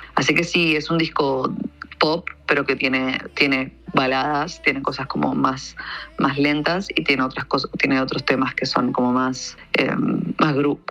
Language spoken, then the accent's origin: Spanish; Argentina; Soy cantante, cantautora de Argentina.